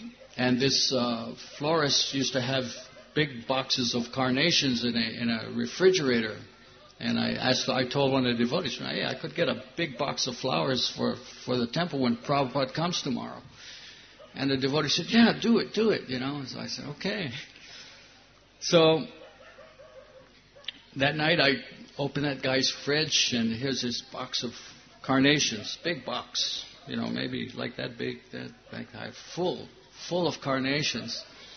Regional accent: Hawaii, United States; here I'm from Hawaii. You know, in Hawaii, people are always like 90% naked, you know, on the beaches, surfing, so forth, you know.

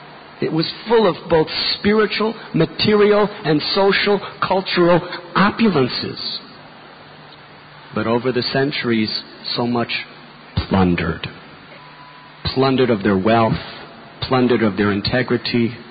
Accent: United States; I was born and raised in America.

